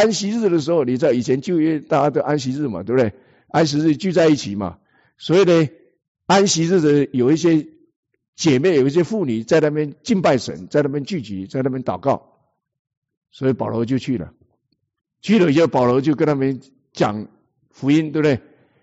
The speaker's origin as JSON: {"language": "Chinese", "country": "Taiwan", "said": "我们是台湾来的，温州还没去过"}